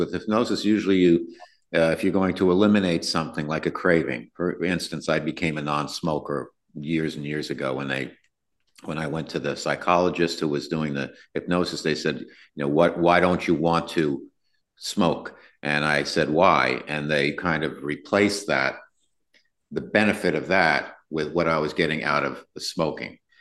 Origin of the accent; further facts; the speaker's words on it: East Coast, United States; And I'm from the East Coast and I wasn't used to that.